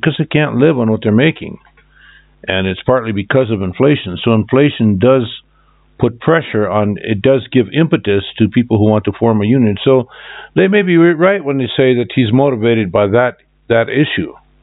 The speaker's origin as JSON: {"language": "English", "country": "Japan", "tie": "born or raised there", "said": "when I was a child, I grew up in Japan, post-war Japan."}